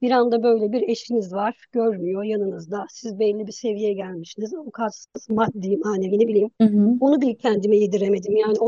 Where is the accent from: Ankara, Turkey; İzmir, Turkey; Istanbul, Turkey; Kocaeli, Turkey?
Istanbul, Turkey; born there; Ailem uzakta benim, İstanbul'da değil. Ben İstanbul'da doğdum biliyorum ama sonra onlar memlekete gittiler, terk ettiler. Yani memlekete döndüler.